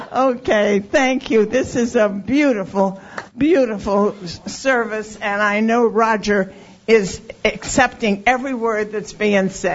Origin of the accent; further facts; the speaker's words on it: Poughkeepsie, New York, United States; I just want to say that we are from Poughkeepsie, New York